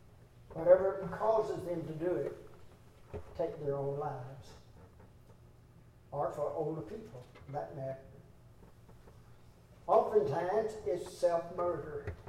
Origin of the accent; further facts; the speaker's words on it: United States; I'm glad that I'm American. I don't know of any other part of the world that I would rather be in.